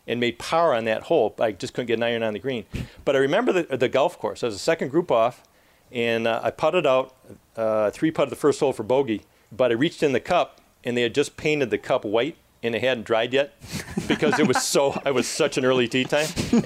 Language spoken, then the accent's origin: English; Saginaw, Michigan, United States; I was from Saginaw, all that stuff.